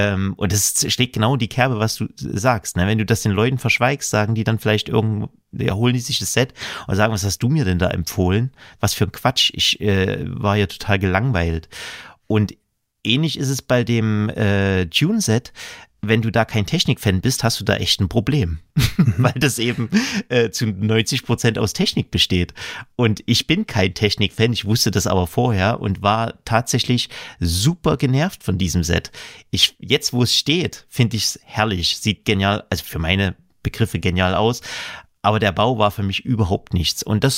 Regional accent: Saxony, Germany; Ich bin Sachse

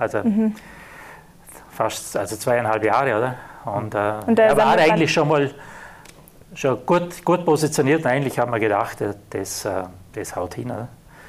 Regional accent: Austria; als Österreicher

